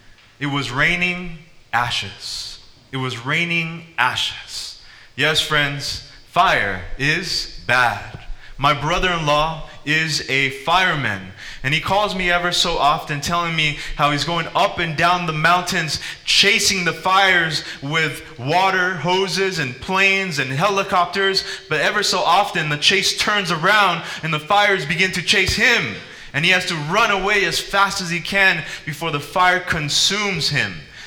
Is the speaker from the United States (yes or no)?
yes; California, United States; I come from California, and every summer we have to deal with fires.